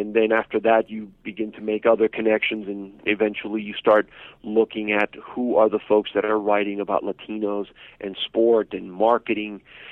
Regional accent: Miami, Florida, United States; particularly because I grew up in Little Havana in Miami, and I would listen to the games of the Miami Dolphins

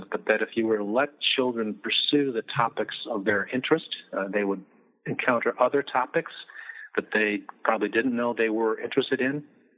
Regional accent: Midwest, United States; I'm from the Midwest, so I like this story.

